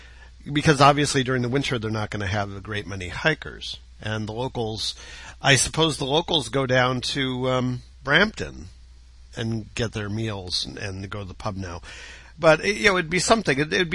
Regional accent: Cleveland, Ohio, United States; I grew up in Cleveland and lived in, you know, a fairly urban environment.

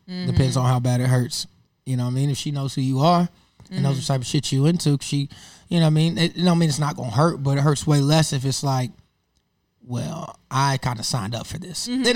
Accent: the South, United States; That sounds dumb as hell to me because I'm from the South, all right?

